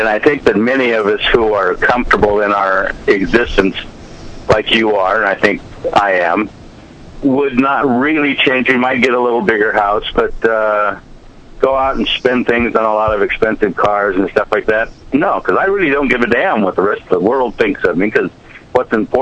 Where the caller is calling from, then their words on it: Arizona, United States; from Arizona.